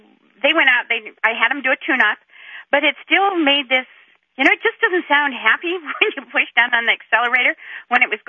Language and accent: English; Sun Valley, Idaho, United States; From Sun Valley, Idaho.